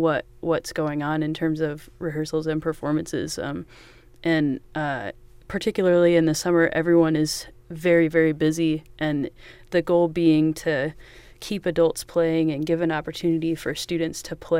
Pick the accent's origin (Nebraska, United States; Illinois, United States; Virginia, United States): Illinois, United States; Danville; also born or lived in El Paso; now in Champaign, United States; Sure. I grew up in Danville, and Chuck was a teacher of mine at Danville High School. And then I came here to Champaign to study music ed at the U of I.